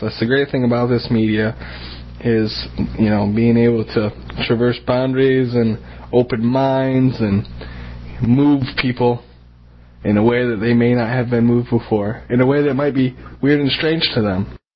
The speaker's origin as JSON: {"language": "English", "region": "Michigan", "country": "United States", "said": "And I am new to this area. I'm from Michigan."}